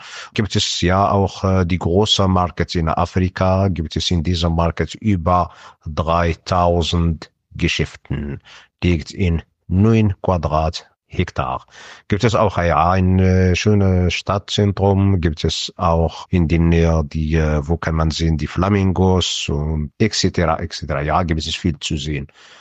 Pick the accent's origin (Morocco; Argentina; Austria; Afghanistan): Morocco; Agadir, Souss-Massa; German is a second language; Genau, Agadir ist meine Heimat und unbedingt einen Besuch wert.